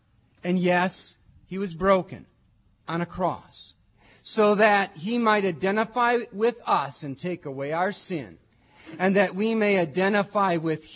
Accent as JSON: {"language": "English", "town": "Wausau", "region": "Wisconsin", "country": "United States", "tie": "born or raised there", "said": "I grew up in Wausau, Wisconsin."}